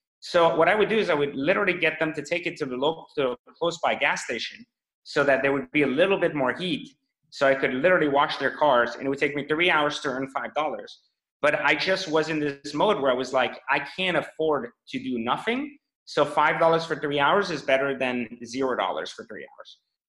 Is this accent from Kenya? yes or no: no; Iran; moved away; for me, I came from Iran, right? And from Iran, I didn't come to the U.S. We went to France because we're refugees, meaning we wanted to escape the revolution.